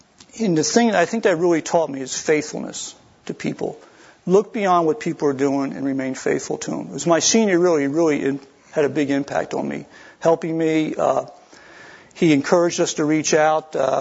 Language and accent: English; Pennsylvania, United States; I grew up in Pennsylvania.